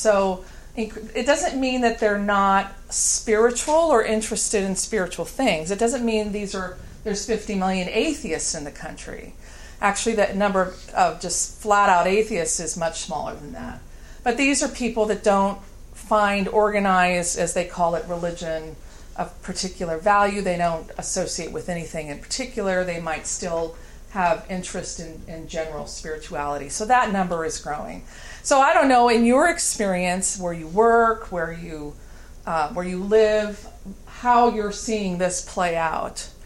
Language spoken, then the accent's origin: English; St. Louis, Missouri, United States; I grew up in St. Louis, Missouri. And most people were of some Christian denomination or Catholic